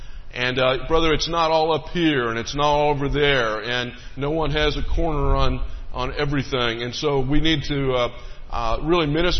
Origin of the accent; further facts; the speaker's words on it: Cincinnati, Ohio, United States; So I grew up in Cincinnati, Ohio.